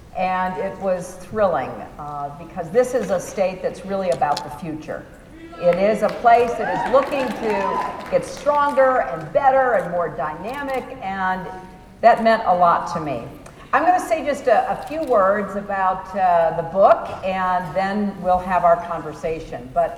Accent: United States; well, as a person, I'm okay. But as an American, I am really concerned.

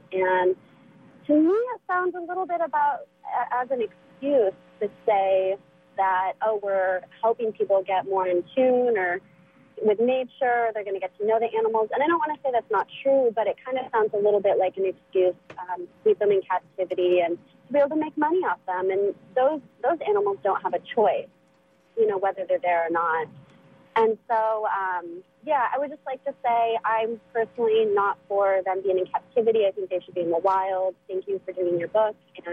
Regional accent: South Dakota, United States; And I come from South Dakota

